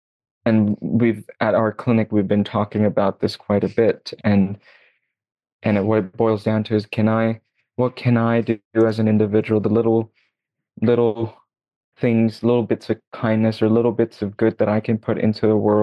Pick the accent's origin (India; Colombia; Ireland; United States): India; So I come originally from India, and it's still developing there.